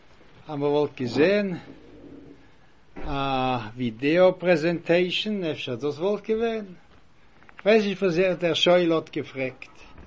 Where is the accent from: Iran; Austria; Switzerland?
Switzerland; Ich wollte gewollt reden in meiner Muttersprache. Das ist Deutsch oder Schweizerdeutsch.